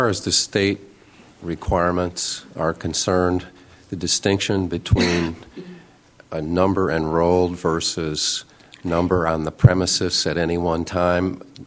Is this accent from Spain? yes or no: no; Chicago, Illinois, United States; When I was growing up in Chicago just a few years ago, there was a busy bee in the neighborhood, but it was not a daycare center.